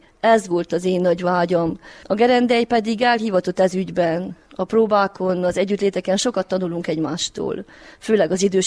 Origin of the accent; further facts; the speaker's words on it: Racu, Harghita, Romania; now in Siculeni, Romania; csikrákosi szülött, Madéfalván élek, a munkám szülőfalumhoz köt, itt tanítok, immár 90 óta